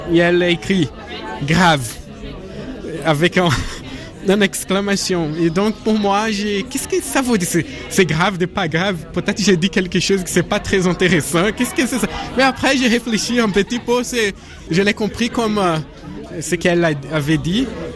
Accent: Brazil; French is a second language; Je suis brésilien.

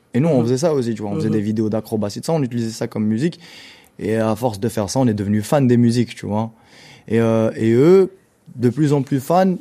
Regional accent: Algeria; Parce que je suis né en Algérie, j'ai grandi en Algérie

